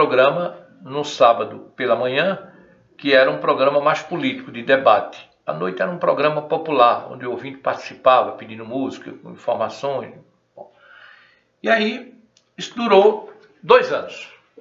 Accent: Vitória de Santo Antão, Pernambuco, Brazil; aos 16 anos de idade, eu comecei a estagiar numa rádio em Vitória de Santo Antão, minha terra natal, Rádio Tabocas

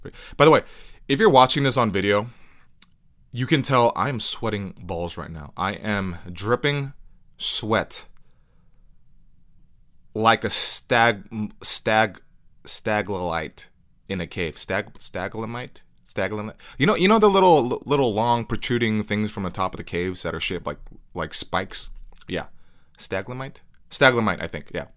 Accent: United States; Asian Americans, Korean Americans, I'm Korean American, and I related to a lot of it.

